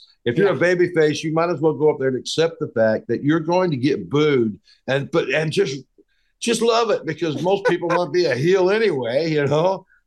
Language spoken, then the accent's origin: English; the South, United States; But man, It's just, I grew up in the burbs in the South, man.